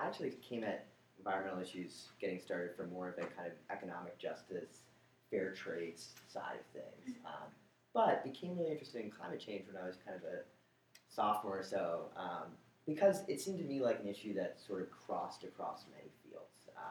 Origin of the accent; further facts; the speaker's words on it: Boston, Massachusetts, United States; now in San Francisco, United States; So I grew up in Boston area